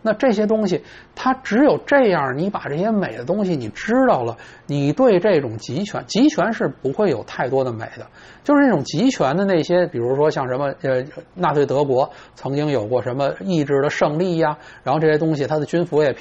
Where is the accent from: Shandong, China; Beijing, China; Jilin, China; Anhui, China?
Beijing, China; 为这除了我们这帮在北京长大的人之外